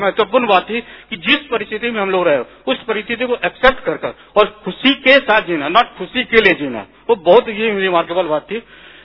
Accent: Ranchi, Jharkhand, India; और मैं रांची से आया हूं।

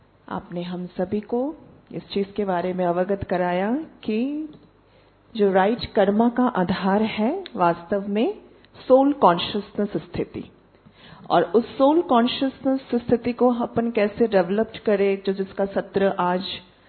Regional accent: North East India, India; मैं स्वयं north east से हूं

